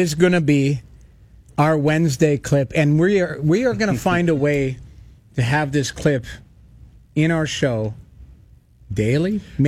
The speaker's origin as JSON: {"language": "English", "town": "St. Albert", "region": "Alberta", "country": "Canada", "tie": "born or raised there", "said": "I grew up in St. Albert, Alberta."}